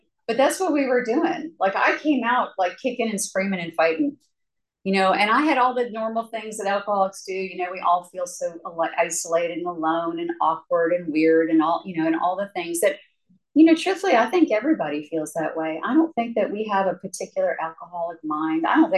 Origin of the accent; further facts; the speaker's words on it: Boston, Massachusetts, United States; I'm from Boston, Massachusetts, and my family literally came over on the Mayflower. I mean, I come from a long, old family in New England.